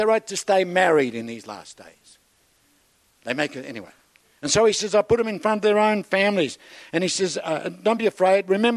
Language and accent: English; Darwin, Northern Territory, Australia; Hey, I'm from Darwin. It may not mean much to you, but I know what it is to feel threatened. We moved to Darwin in the 1960s